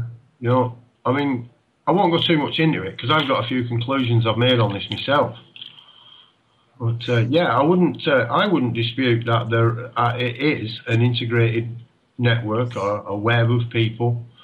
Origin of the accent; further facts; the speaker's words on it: Ashton-under-Lyne, North West England, United Kingdom; This is all over my hometown here in Ashton, Ashton-under-Lyne, just outside Manchester, you can see it quite clearly.